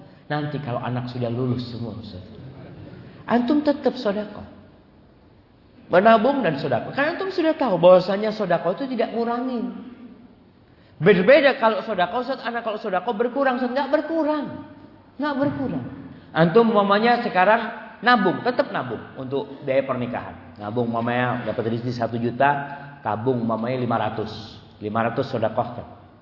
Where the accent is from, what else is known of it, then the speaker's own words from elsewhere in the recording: Cilegon, Banten, Indonesia; Baik, saya datang dari Cilegon, masya Allah. Cilegon ini Banten, jemaah.